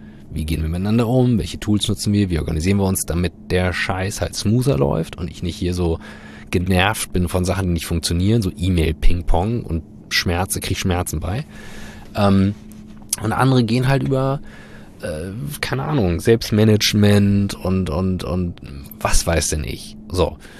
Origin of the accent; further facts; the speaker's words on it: Northern Germany, Germany; oder wie wir als Norddeutsche sagen würden, hinten kackt die Ente.